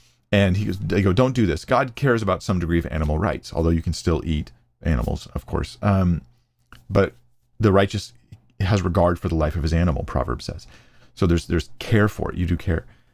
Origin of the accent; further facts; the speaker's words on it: United States; because I'm American and I want some cheese on that thing